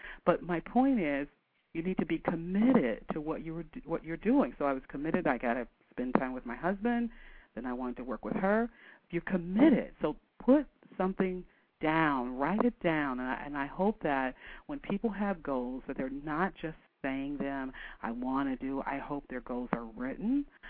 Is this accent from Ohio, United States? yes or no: yes; Canton, Ohio, United States; And we're talking about from Canton, Ohio. It's not quite the fashion capital of the world.